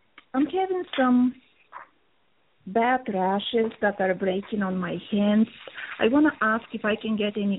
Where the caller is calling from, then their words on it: Chicago, Illinois, United States; I am in Chicago.